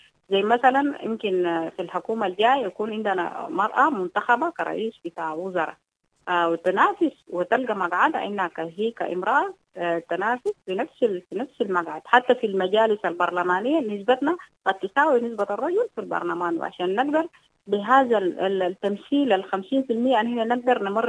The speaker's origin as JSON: {"language": "Arabic", "country": "Sudan", "said": "ليه تعرف أن إحنا سودانيين عندنا عادات وتقاليد"}